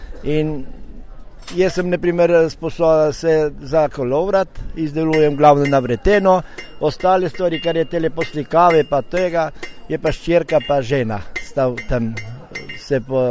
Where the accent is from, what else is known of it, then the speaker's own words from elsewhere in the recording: Ribnica, Southeast Slovenia, Slovenia; prihajam iz Ribnice